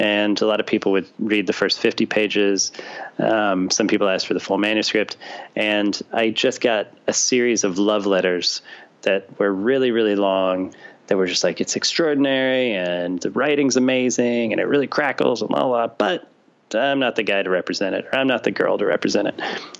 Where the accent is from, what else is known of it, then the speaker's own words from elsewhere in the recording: St. Louis, Missouri, United States; So, and I'm from St. Louis, and that's where, it's a bit of a spoiler, but he goes to St. Louis because his mother's ill and he goes back there.